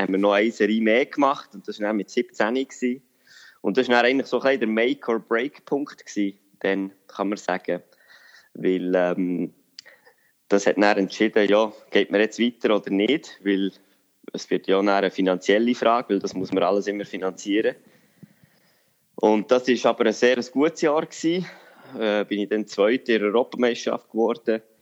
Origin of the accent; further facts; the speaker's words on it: Bern, Switzerland; Und ich bin ja da im Seeland aufgewachsen, gerade in der Nähe von Lies.